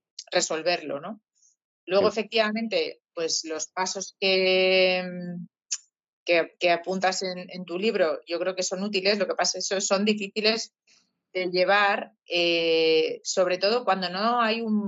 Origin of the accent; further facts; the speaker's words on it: Bilbao, Basque Country, Spain; yo soy del norte, yo soy de Bilbao